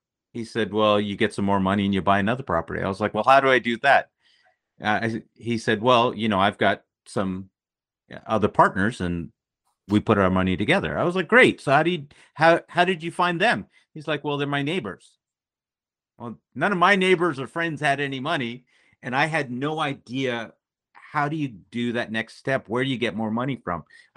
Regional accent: Toronto, Ontario, Canada; I grew up in Scarborough, and I grew up in a rough neighborhood, and I actually kind of got raised on the streets to some degree.

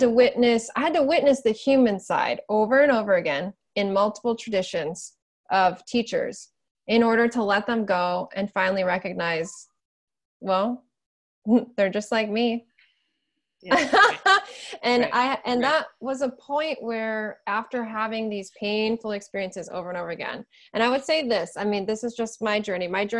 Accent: Michigan, United States; Michigan.

